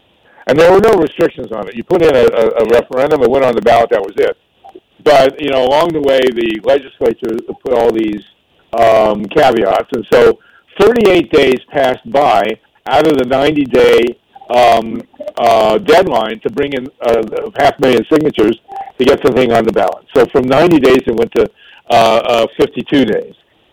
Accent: Columbus, Ohio, United States; And I grew up in Columbus. I never heard of earthquakes in Ohio

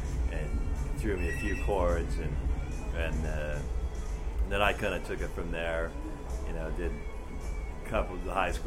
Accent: Utah, United States; Well, I grew up in Utah in the States, and I always loved music from an early age.

